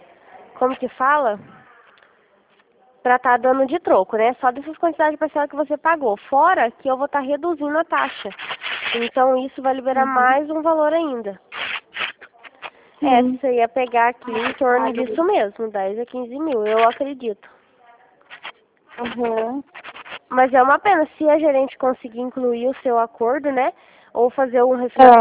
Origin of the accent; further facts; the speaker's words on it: Rio Claro, São Paulo, Brazil; Não, eu sou de Rio Claro.